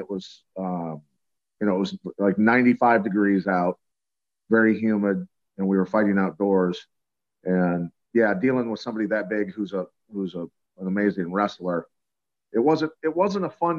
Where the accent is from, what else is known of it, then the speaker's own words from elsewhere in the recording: Iowa, United States; I guess I grew up in Iowa wrestling